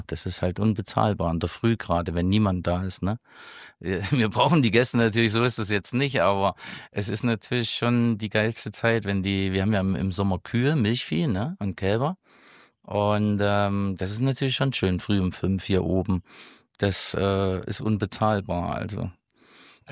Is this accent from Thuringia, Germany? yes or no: yes; Jena, Thuringia, Germany; moved away as an adult; Ich bin in Jena geboren und habe die ersten 25 Jahre dort verbracht